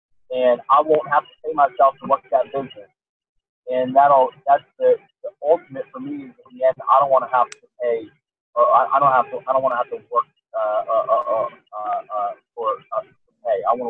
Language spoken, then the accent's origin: English; East Coast, United States; And I'm from the East Coast, so, you know, we do diners on the East Coast.